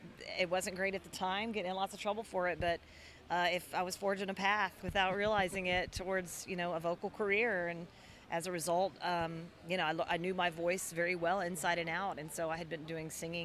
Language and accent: English; Memphis, Tennessee, United States; moved away; I am a Tennessee girl. I'm originally from Memphis. So this is my first appearance in Tennessee in almost a year.